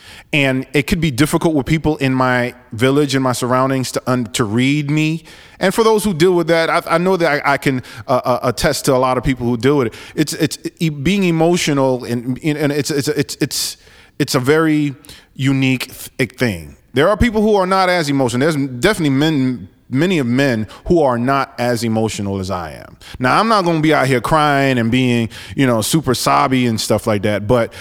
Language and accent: English; New York, United States; But I think to my core, I'm a New Yorker. I'm a Haitian American. I'm a Haitian Dominican American.